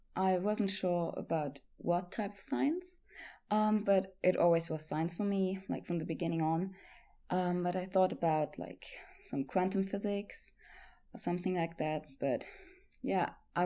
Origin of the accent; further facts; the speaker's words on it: Potsdam, Brandenburg, Germany; also born or lived in Munich; Yeah, so I was born in Munich and lived there the first couple of years. And then we moved to Berlin, to Potsdam, because of my dad's work.